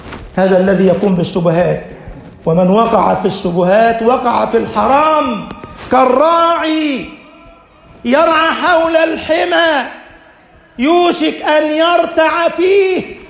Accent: Egypt; اجعل بلدنا مصر أمنا أمانا، سخاء رخاء

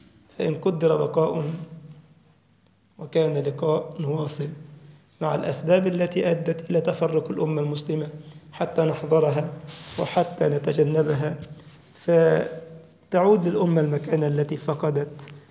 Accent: Alexandria, Alexandria Governorate, Egypt; وتيجي تستريح عندنا في اسكندرية

